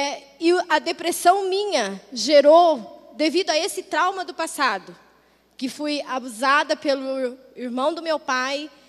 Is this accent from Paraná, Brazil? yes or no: no; Piracicaba, São Paulo, Brazil; Morei 3 anos aqui em Santa Bárbara, porque eu sou de Piracicaba. E faz um mês que Deus me levou de volta para Piracicaba.